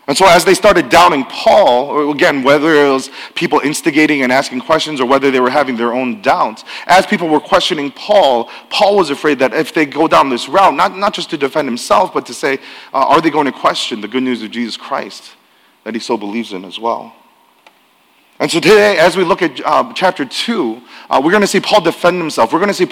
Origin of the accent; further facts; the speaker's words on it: Illinois, United States; also born or lived in Virginia; But I grew up in the Chicago suburbs, but actually my family ended up moving around quite a bit for my father's job.